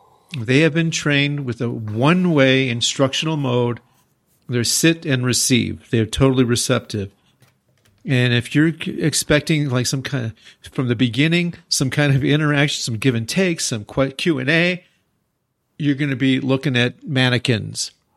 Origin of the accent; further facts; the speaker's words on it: United States; now in Japan; And as an American coming to Japan, I didn't smile a lot.